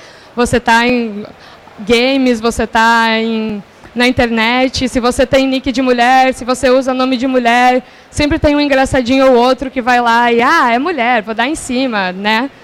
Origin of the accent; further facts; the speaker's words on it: Rio Grande do Sul, Brazil; Eu sou gaúcha